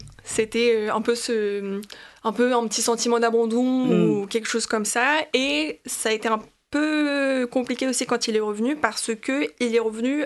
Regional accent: Normandy, France; also born or lived in Paris; Moi, je suis née à Paris et durant ma scolarité, j'ai déménagé en Normandie avec mes deux parents. Je suis lycéenne, j'ai 17 ans. Et donc, voilà, je divague entre Paris et la Normandie parce que du coup, j'ai de la famille à Paris.

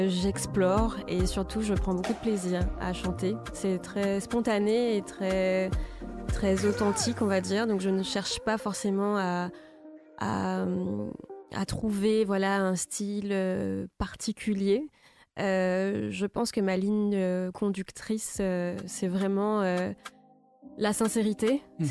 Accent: Martinique; also born or lived in Paris; c'était pas bien vu de répondre en créole, de répondre à ma mère en créole. Donc la difficulté, c'est que j'ai quitté la Martinique pendant une dizaine d'années.

